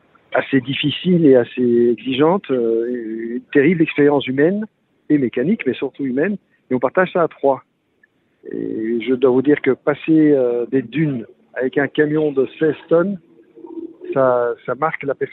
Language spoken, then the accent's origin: French; Belgium; je viens ici en tant que Belge, pas en tant qu'Israélien, bien sûr.